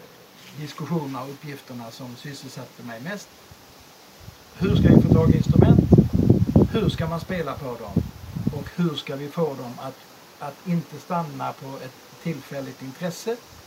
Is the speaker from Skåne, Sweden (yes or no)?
yes; Skåne, Sweden; also born or lived in Dalarna; I Dalarna där jag bodde då, även om jag kommer från Skåne